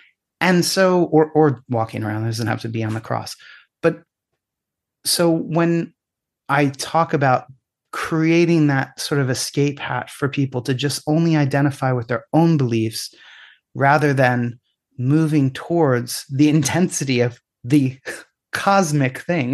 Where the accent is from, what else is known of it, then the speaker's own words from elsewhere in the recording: Syria; look, I'm Syrian. So I have the benefit of being like part of, I mean, I'm half Irish as well